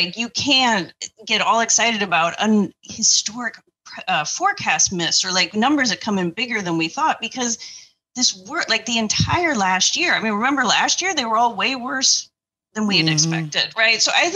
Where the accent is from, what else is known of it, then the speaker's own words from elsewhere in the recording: Indiana, United States; Yeah, no, I grew up in Indiana. I'm not a political person.